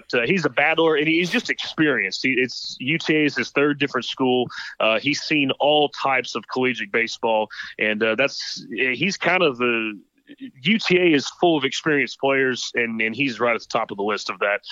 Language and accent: English; Texas, United States; born there; So I was born in Texas. I was raised the right way.